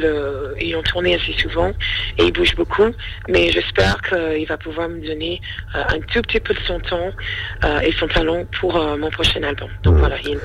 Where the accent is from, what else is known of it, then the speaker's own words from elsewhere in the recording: Florida, United States; Tous les ans pendant mes grandes vacances. Et j'en profite, je rentre chez moi en Floride.